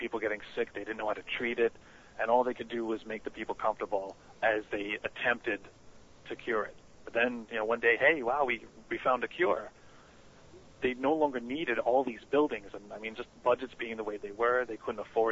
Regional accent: Staten Island, New York, United States; Now, I'd been hearing about this place growing up on Staten Island for years, but I never went there.

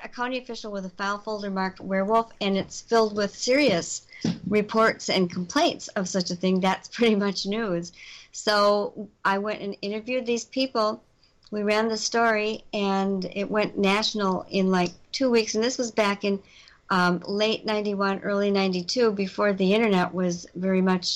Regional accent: Elkhorn, Wisconsin, United States; people around my hometown of Elkhorn were saying that they were seeing something out on this little country road just outside of town named Bray Road

